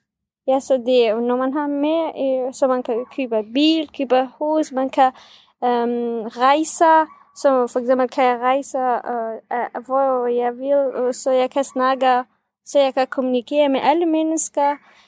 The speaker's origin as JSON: {"language": "Danish", "country": "Syria", "first_language": "Kurdish", "second_language": "Danish", "lives_now": "Denmark", "said": "fordi vi er kurder fra Syrien, så vi taler kurdisk."}